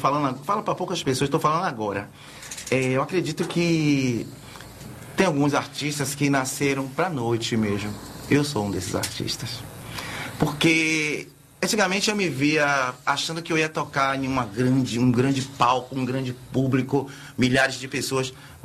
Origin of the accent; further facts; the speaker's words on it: Salvador, Bahia, Brazil; E aí diz assim, que de onde você é? Da Bahia, de Salvador.